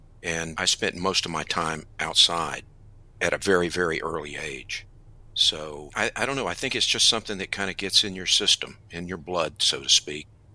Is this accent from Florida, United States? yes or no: yes; Homestead, Florida, United States; I grew up in Homestead, right on the edge of the Everglades. In fact, it's the gateway to Everglades National Park.